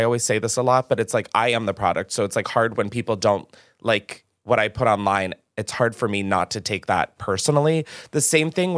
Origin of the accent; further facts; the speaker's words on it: New York, United States; I came from New York and living on the East Coast my entire life, which is very fast paced